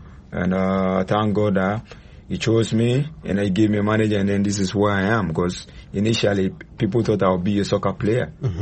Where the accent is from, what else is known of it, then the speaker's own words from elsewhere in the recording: Ghana; I fight for Ghana. I fight for my people because I grew up in Bukko, you know, the era